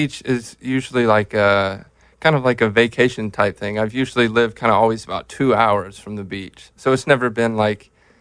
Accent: Mississippi, United States; also born or lived in North Carolina; childhood in Mississippi, and then I would say I'm kind of from North Carolina just because we lived there for 10 years

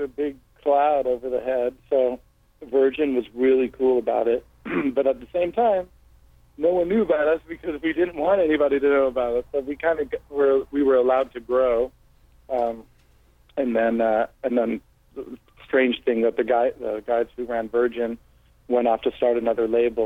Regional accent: Los Angeles, California, United States; I'm from Los Angeles, born and raised.

